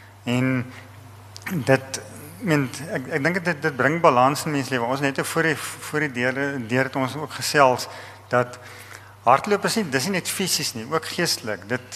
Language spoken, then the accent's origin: Afrikaans; Free State, South Africa; En ek het in Oos-Vrystaat groot geword.